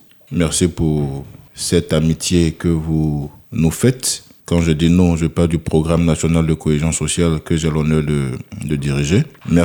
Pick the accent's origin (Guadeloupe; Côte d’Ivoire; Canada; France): Côte d’Ivoire; aujourd'hui, on est fiers de dire qu'on est ivoirien